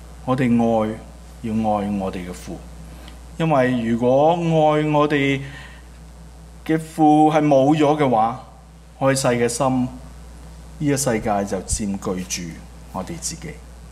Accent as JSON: {"language": "Cantonese", "town": "Mong Kok", "country": "Hong Kong", "tie": "born or raised there", "said": "我在即旺角長大"}